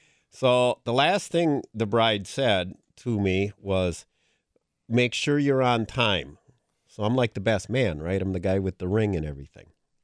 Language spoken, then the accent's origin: English; Green Bay, Wisconsin, United States; all of you in Florida may not know this, but I'm from Green Bay, Wisconsin.